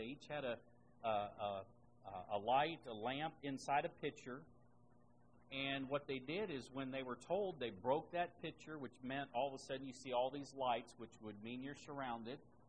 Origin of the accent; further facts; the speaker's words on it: Indiana, United States; We were moving cows from one spot when I was growing up in Indiana, from one spot to the other, helping one of the neighbors